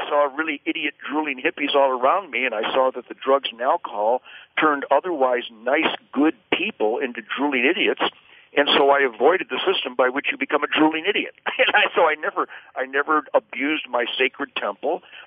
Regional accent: Detroit, Michigan, United States; born there; now in Texas, United States; I was born in Detroit.

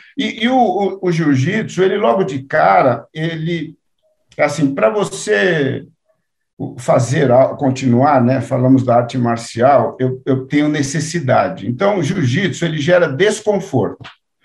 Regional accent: São Paulo, Brazil; a freguesia do Ó, né, o bairro onde nasci, na periferia de São Paulo.

